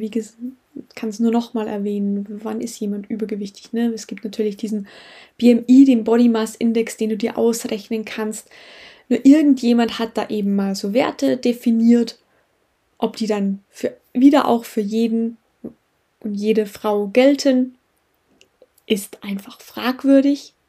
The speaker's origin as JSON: {"language": "German", "region": "Tyrol", "country": "Austria", "tie": "born or raised there", "said": "in meiner Heimat Tirol"}